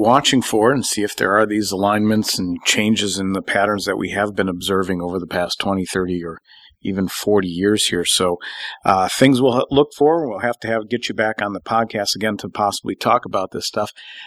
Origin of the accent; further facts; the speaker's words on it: Wisconsin, United States; I'm originally from Wisconsin, but I'm a Seahawks fan, and I'm a Cam Newton guy, though.